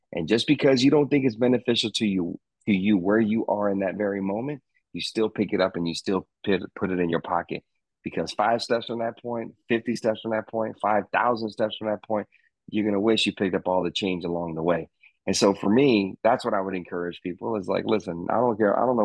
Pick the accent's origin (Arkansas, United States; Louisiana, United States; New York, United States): Arkansas, United States; Growing up in Arkansas, there wasn't a professional sports team, and this is the 90s